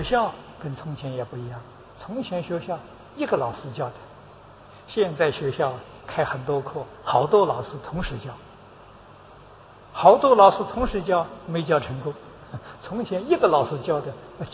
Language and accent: Chinese; China; 我们中国人讲究的积阴功啊